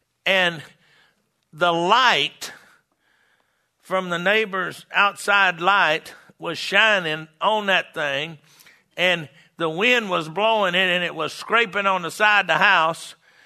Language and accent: English; Farmersville, Texas, United States; born there; My dad was pastor of Farmersville First Assembly of God Church in Farmersville, Texas. And I was born that Sunday morning, September 3rd, 1939, at 7 o'clock in the morning.